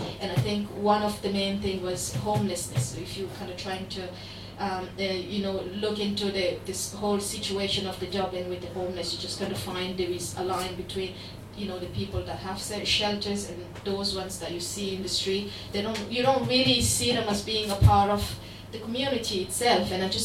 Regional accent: DR Congo; first language French; English is a second language; Yeah, and as you might know by now, I am not from here. I am from the Democratic Republic of Congo, which is a big country. It's like half the size of Europe in Central Africa. Yeah, we speak French and we have multiple languages over there.

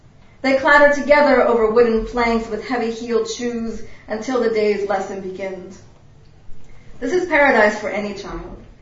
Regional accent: Philadelphia, Pennsylvania, United States; now in Montana, United States; And on the news, there is some news from home, from Pennsylvania. I'm originally from Philadelphia.

